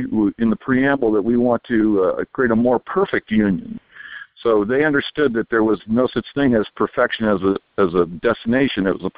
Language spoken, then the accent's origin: English; Detroit, Michigan, United States; What's most important for a kid growing up today in Detroit, my hometown, a failed city